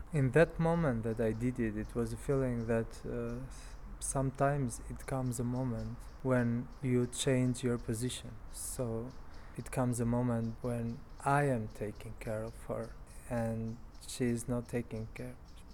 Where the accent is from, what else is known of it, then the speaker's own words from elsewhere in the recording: Albania; from Albania. I live in Tirana.